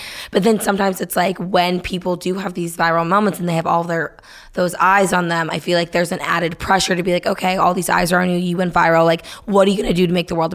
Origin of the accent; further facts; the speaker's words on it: New Hampshire, United States; I mean, like I grew up in Nashville, New Hampshire. Like I didn't grow up in the UK.